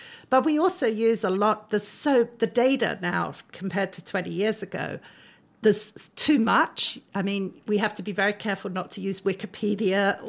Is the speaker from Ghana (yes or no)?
yes; Ghana; born there; I was born in Ghana, which is one of the major chocolate producers.